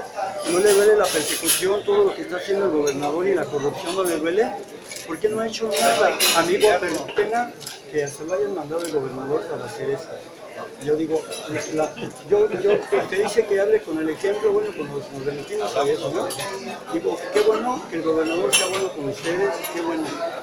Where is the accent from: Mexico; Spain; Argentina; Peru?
Mexico; Yo vengo a hablar de Veracruz porque es México. Yo soy mexicano y tengo derecho.